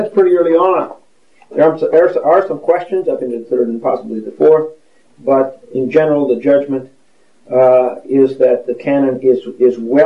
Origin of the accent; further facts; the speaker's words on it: United States; when I go to Europe, I'm not a German, I'm an American.